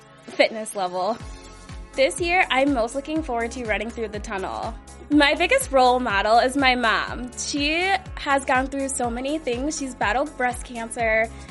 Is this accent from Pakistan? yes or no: no; Mesa, Arizona, United States; I'm from Mesa, Arizona, and this is my rookie season.